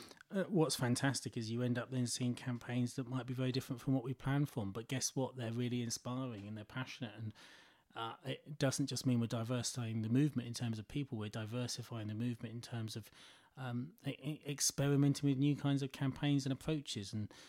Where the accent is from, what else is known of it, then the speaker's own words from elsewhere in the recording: East of England, United Kingdom; I was growing up in Essex